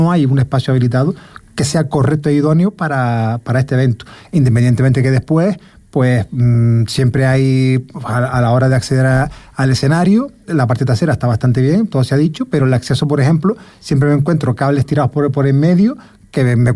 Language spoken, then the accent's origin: Spanish; Puerto del Rosario, Canary Islands, Spain; Claro, yo soy de Puerto Rosario, contacto con el ayuntamiento